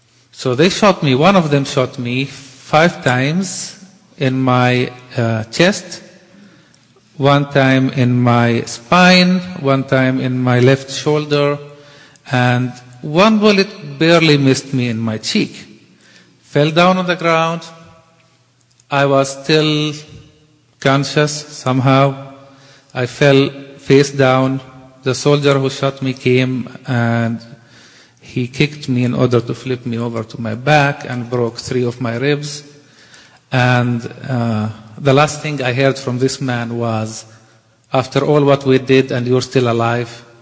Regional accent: Bethlehem, West Bank, Palestine; growing up in Palestine, being born there in Bethlehem, raised in Bethlehem, studied in Bethlehem

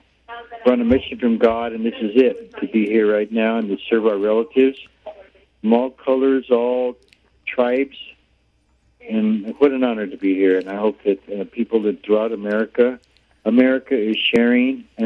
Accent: Gainesville, Wisconsin, United States; I come from Gainesville, Wisconsin.

